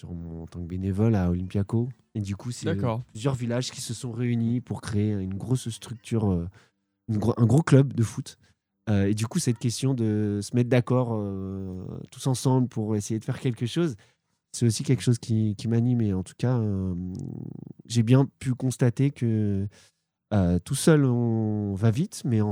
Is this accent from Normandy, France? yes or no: yes; Le Havre, Normandy, France; now in Gonneville, France; j'ai grandi au Havre, au quartier de l'Eure, au Mont-Gaillard. Et je suis sur Gonneville, Anglesqueville, du coup, depuis 13 ans.